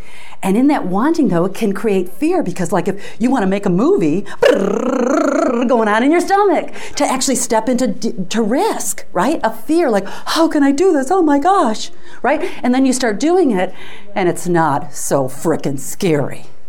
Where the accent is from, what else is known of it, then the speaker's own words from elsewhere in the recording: Detroit, Michigan, United States; I'm from Detroit, so I work a lot with the automotives.